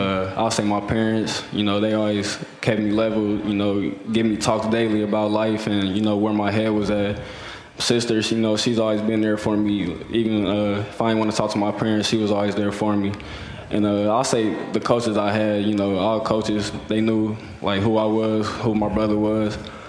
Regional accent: Ohio, United States; You know, he's a kid from Ohio, and you know I'm from Ohio, so I wanted to be able to do the things that he did.

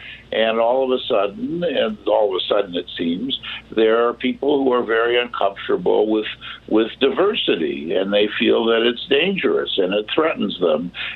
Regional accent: Los Angeles, California, United States; I remember growing up in Los Angeles, they wouldn't allow us to learn about UNESCO

